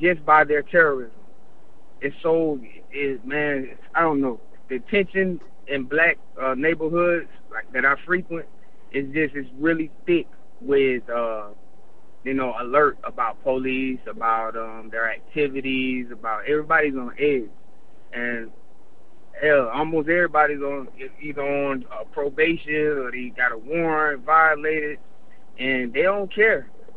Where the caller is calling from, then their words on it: Florida, United States; I'm calling from the South Florida area.